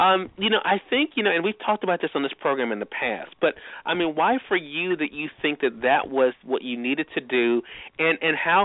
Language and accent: English; Mississippi, United States; but also on the radio dial in my home state of Mississippi, WYED 94.1 FM.